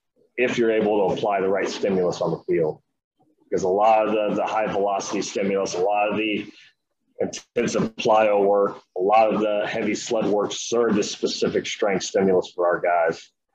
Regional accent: Indiana, United States; So I was at Purdue, you know, I'm from Indiana, so like it's home for me.

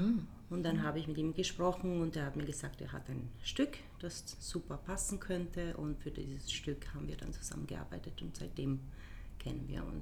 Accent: Milan, Lombardy, Italy; German is a second language; now in Vienna, Austria; So, ich bin in Mailand aufgewachsen und ich habe Klavier abgeschlossen.

